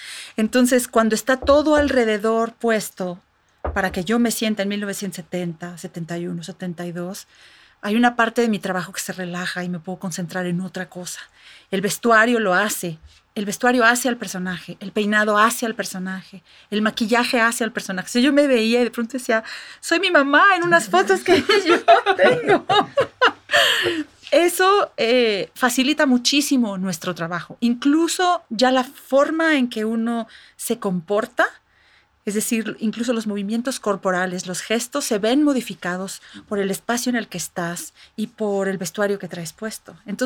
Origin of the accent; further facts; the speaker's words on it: Mexico; podemos sentirnos muy, muy contentos y orgullosos como mexicanos